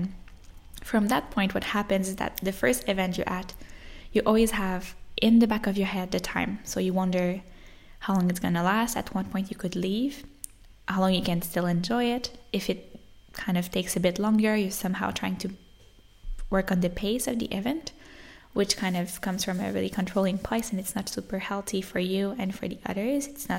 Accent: Quebec, Canada; English is a second language; So I'm coming from French Canada. I never had a lot of travel experience before.

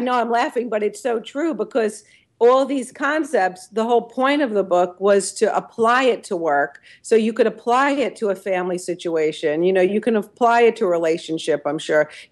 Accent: Smithtown, New York, United States; So I'm from Smithtown and St. James area.

